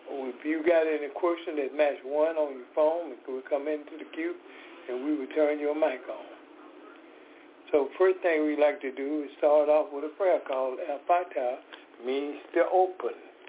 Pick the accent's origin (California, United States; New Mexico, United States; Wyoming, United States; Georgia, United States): Georgia, United States; Decatur; I am from Decatur, Georgia.